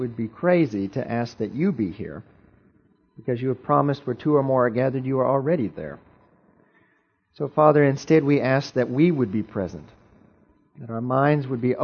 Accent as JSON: {"language": "English", "town": "Renz", "region": "Georgia", "country": "United States", "tie": "born or raised there", "also_born_or_lived": "Augusta", "said": "I was born in Augusta, actually, just down the road, and was raised in a little place called Renz, Georgia. I might be close enough that some of you know where that is, just south of Fort Gordon there down US 1."}